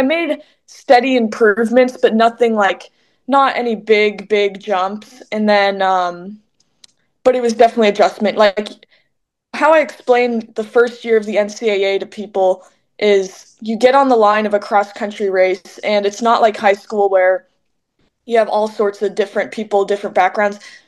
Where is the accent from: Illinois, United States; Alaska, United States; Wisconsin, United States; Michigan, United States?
Alaska, United States; Best even growing up in Alaska too, we would travel down for some Duck games or go to some of the bowl games.